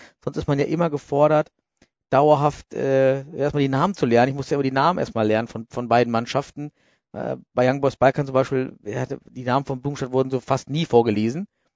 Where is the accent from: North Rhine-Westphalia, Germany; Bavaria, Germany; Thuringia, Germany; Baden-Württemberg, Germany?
Thuringia, Germany; Suhl; Ist auch einer vom vom ersten Suhler SV, meiner Heimatstadt.